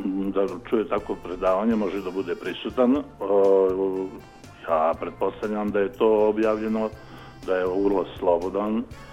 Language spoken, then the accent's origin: Serbian; Serbia; ali prije svega naravno kod nas u Srbiji